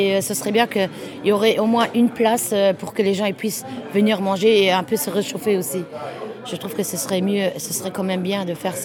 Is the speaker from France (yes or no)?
no; Luxembourg; du Luxembourg, parce que moi, je suis luxembourgeoise.